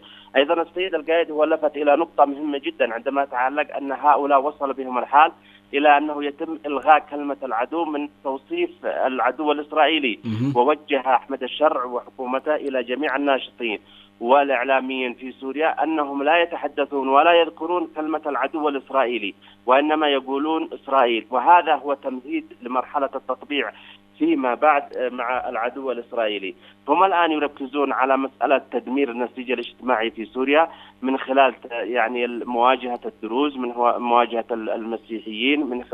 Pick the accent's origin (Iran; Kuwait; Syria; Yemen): Yemen; كما حدث عندنا في اليمن عندما كان الجماعات التكفيرية تخدم هذا المشروع